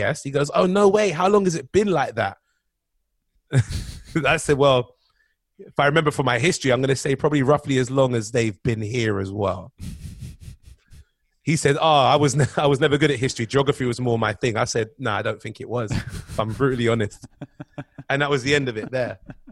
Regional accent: London, United Kingdom; And then I said, I'm from London.

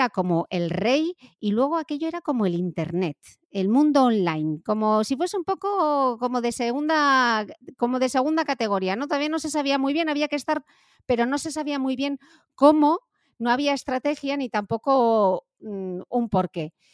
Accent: Gijón, Asturias, Spain; en Gijón, de donde soy yo, del norte de España.

